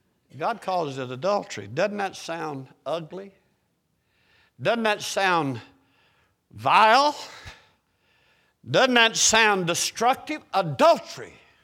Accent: Knoxville, Tennessee, United States; I grew up in Knoxville, Tennessee, and I, of course, we did wintertime, you do your own hunting.

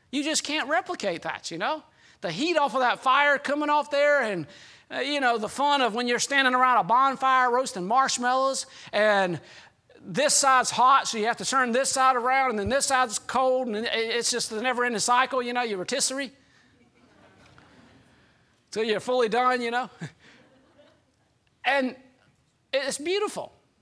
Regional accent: Georgia, United States; you got to remember, I grew up in South Georgia.

